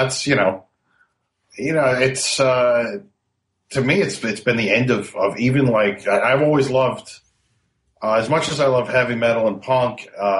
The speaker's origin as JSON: {"language": "English", "town": "Brooklyn", "region": "New York", "country": "United States", "tie": "born or raised there", "said": "because I grew up in Brooklyn. I went to school in Manhattan."}